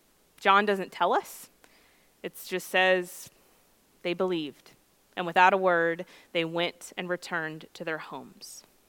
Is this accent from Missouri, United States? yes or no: yes; Lexington, Missouri, United States; Well, we live in Missouri, so it's Tornado Alley, right? But in my hometown of Lexington, we rarely ever saw or experienced tornadoes because it was right on the river bluff.